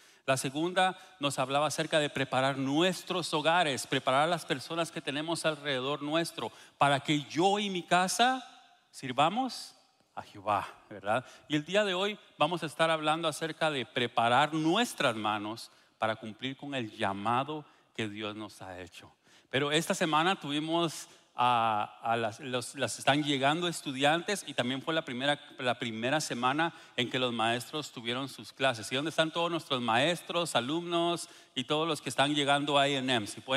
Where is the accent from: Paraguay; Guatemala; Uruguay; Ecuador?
Guatemala; cuando yo era pequeño, nosotros vivíamos en Guatemala, yo soy de Guatemala, ¿sí? La gloriosa tierra de Guatemala, ¿sí?